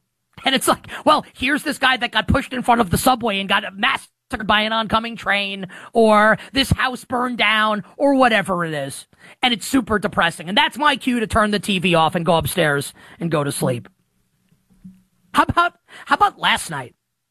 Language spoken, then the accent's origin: English; Queens, New York, United States; Growing up in Queens, New York, the Honda Civic was the car that if you had no money, which was all of us, including me, the Honda Civic was the car you wanted to get.